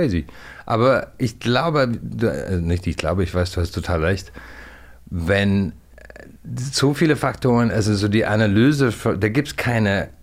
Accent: Ireland; ich komme aus Irland

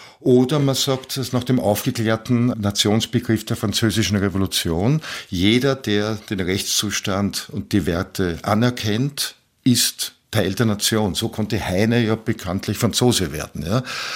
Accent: Vienna, Austria; also born or lived in Lower Austria; Also ich bin Wiener, Niederösterreicher. Das ist so die Region, in der ich lebe, meinen Alltag habe, wo ich aufgewachsen bin. Und Europäer der Idee nach und auch der Praxis.

